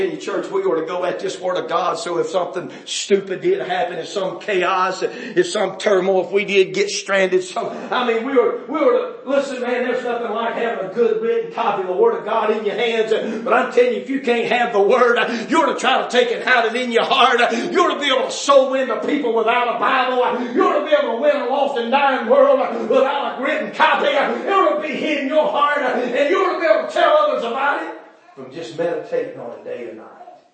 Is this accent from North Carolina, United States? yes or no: yes; North Carolina, United States; I'm telling you, as an American, as a North Carolinian, you understand? It breaks my heart to watch our state go in the tank.